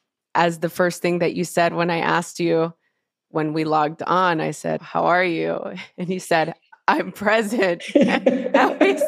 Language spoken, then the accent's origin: English; Los Angeles, California, United States; I grew up in East LA.